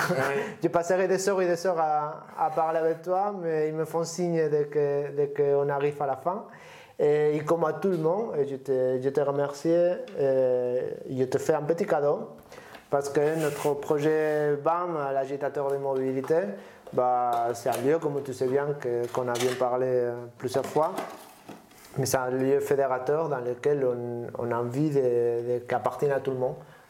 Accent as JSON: {"language": "French", "country": "Spain", "second_language": "French", "said": "je suis espagnol, tu le sais bien."}